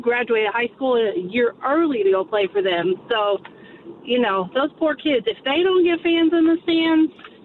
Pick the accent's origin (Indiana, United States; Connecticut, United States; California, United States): Indiana, United States; Well, I'm from Indiana, so I bet Jay can probably guess what I'm going to say.